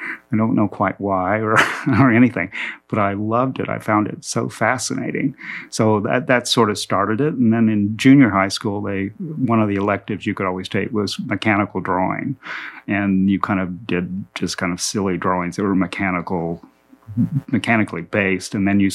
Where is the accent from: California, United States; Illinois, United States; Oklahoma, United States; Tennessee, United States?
Oklahoma, United States; Tulsa; born there; I was born here in Tulsa, St. John's Hospital.